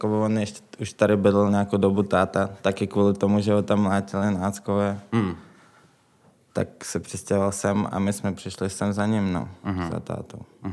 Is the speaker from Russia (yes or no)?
yes; Russia; now in Czech Republic; Přijel jsem sem s rodičema, no. Narodil jsem se v Rusku. Tam jsem nějakou dobu bydlel